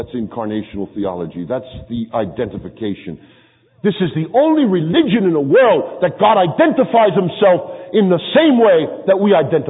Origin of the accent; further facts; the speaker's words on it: New York, United States; Because I was a boxer, I was poor, and I'm a New Yorker.